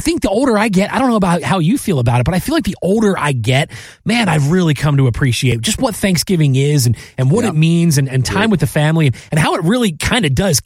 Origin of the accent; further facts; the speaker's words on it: Philadelphia, Pennsylvania, United States; I'm 43. Growing up outside of Philadelphia, I looked forward to every year the oldies station in town on Christmas Eve would play 24 hours of Christmas music.